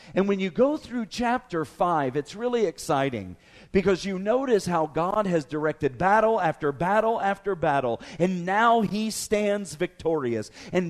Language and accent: English; Appalachia, United States; I told you, I'm Appalachian. I'm about as hillbilly as you can get.